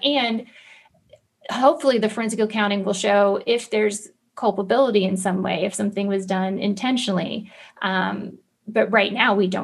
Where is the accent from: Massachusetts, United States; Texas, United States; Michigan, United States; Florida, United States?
Florida, United States; I grew up poor in Central Florida.